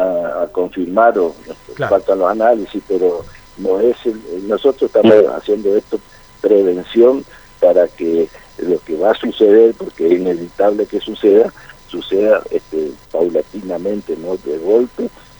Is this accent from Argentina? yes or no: yes; Florencia, Santa Fe, Argentina; los santafesinos somos de Florencia